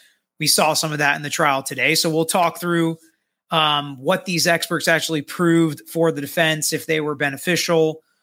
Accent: the South, United States; I'm from the South. I handle guns a lot or know my way around hunting and these long guns

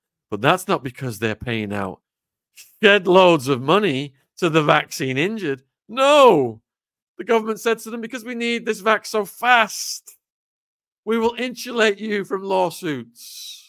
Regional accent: Widnes, North West England, United Kingdom; One of them was a sports guy involved in rugby in Widnes, my hometown.

